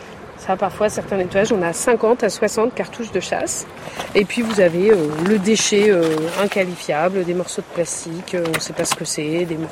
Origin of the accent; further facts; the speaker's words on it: Le Conquet, Brittany, France; Moi, j'ai 42 ans, j'ai fait ça enfant, parce que c'était la tradition. On est du Conquet dans ma famille.